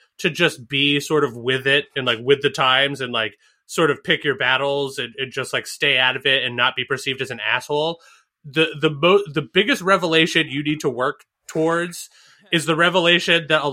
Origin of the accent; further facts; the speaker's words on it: Northeast, United States; So, well, I mean, I grew up like a lot of people did. Like, you know, I grew up in the Northeast.